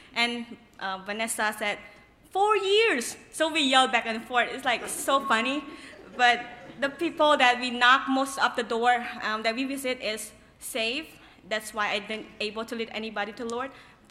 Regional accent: Cambodia; It's hard. It's not American. I'm from Cambodia.

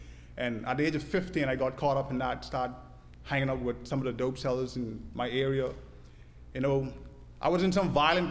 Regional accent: Bahamas; my mother is from Haiti, my father was from Haiti. Now, I was born and raised in the Bahamas, never went to Haiti one day in my life.

